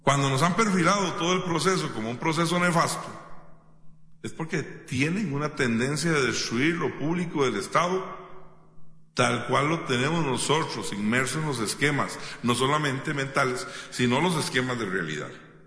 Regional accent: Costa Rica; como trabajadores costarricenses hemos podido comenzar a ver

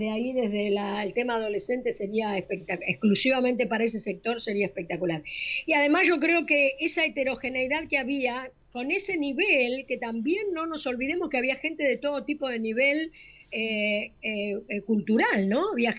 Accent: Argentina; yo creo que realmente esto le ha dado también a lo que somos los argentinos.

